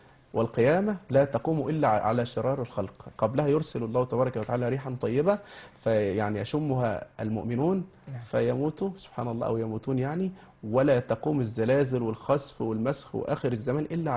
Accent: Cairo, Cairo Governorate, Egypt; الامام الشافعي يعني شرفت مصر يوم أن دفن عندنا بالقاهرة

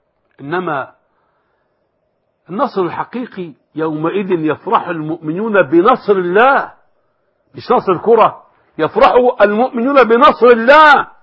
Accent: Egypt; في بلدي مصر

